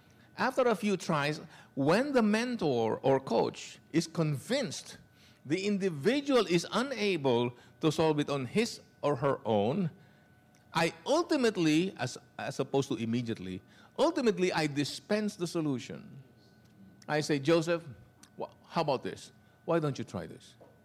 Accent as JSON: {"language": "English", "town": "Tagum", "region": "Davao Region", "country": "Philippines", "tie": "born or raised there", "said": "So, I'm the expert in Tagum, all right? Not only of the territory, because it's my hometown, but how the church was birthed, okay?"}